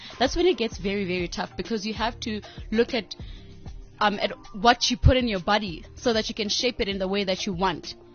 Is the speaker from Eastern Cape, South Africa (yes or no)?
yes; Butterworth, Eastern Cape, South Africa; I am from the Eastern Cape. Grew up in a small village, Kwandabakazi, in Butterworth, Ekuwa.